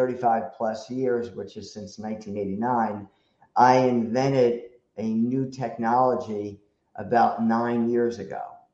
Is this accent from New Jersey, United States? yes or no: yes; New Jersey, United States; Yeah, I'm from New Jersey.